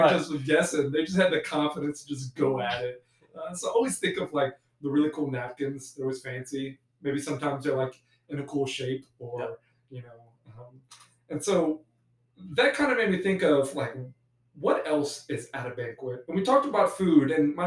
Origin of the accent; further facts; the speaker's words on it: Louisiana, United States; the longer I'm away from South Louisiana, the more that I'm going to think about this